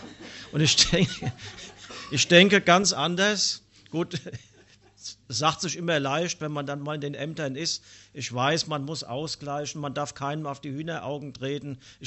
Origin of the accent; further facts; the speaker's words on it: Frankfurt, Hesse, Germany; Ich komme aus Frankfurt, aus der Kirche des Nazareners, bin dort Laienprediger